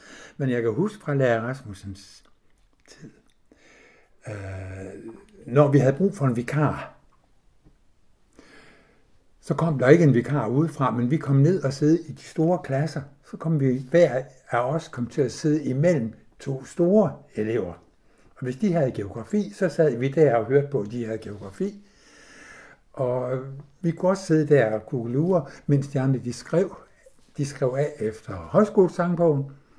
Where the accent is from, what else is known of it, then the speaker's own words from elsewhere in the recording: Alslev, Region of Southern Denmark, Denmark; born there; Jeg er født på mejeriet i Alslev i 1942.